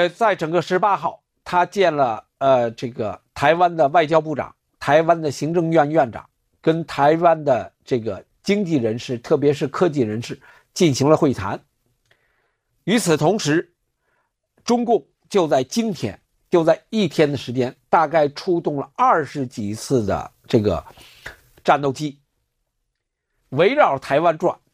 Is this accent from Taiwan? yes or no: no; China; 作为大陆人，我第一次听说的，从来没有听说过